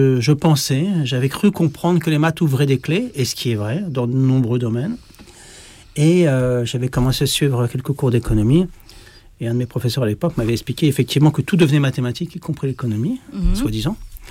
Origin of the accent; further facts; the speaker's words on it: Paris, Île-de-France, France; Alors, je viens de Paris.